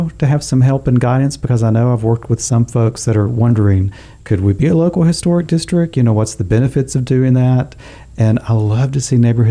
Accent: Knoxville, Tennessee, United States; I grew up in the Knoxville area, so I've been a working resident in Chattanooga for 3 years, but I've had family here for ages.

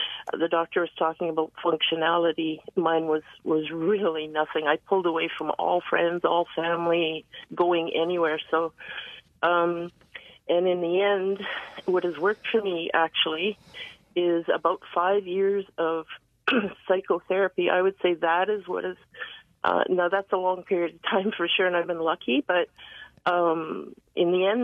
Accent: Canada; I'm a Canadian veteran, and I'm a lifetime registered nurse

